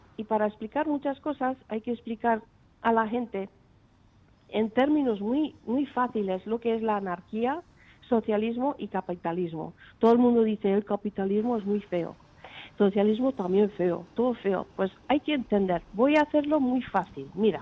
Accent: United States; Esto es horrible lo que ha creado el señor Trump en mi país.

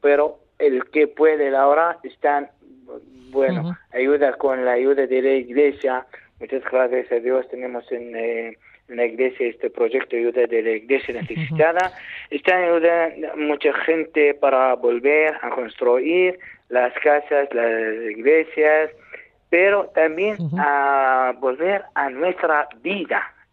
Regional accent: Iraq; moved away; el día 6 de agosto de 2014. Salimos de mi casa hasta, salimos del norte de Irak.

